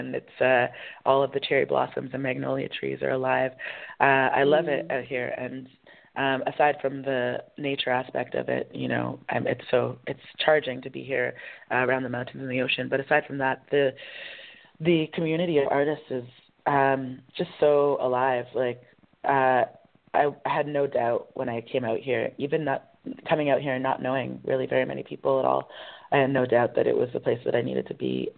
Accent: Markham, Ontario, Canada; also born or lived in London, Ontario / Toronto; I grew up in Markham, Ontario, which is about 20 minutes northeast of Toronto. And I lived there for most of my life. And then I moved to London, Ontario, where I went to school for a little while, and then back to Toronto.

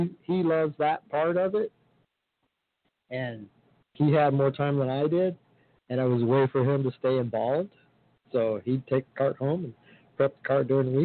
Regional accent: Texas, United States; now in Las Vegas, United States; I say I'm a Texan, but I was only there for a year. But every time I drive through, I say, I'm a Texan.

